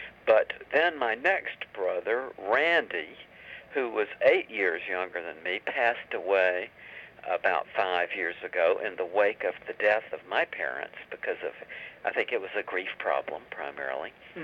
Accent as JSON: {"language": "English", "town": "Porterdale", "region": "Georgia", "country": "United States", "tie": "born there", "said": "I was born on June 30th, 1944, in the wonderful, to my mind, little town of Porterdale, Georgia. And it was just a tiny town, about 30 miles from Atlanta, of 2,500 people."}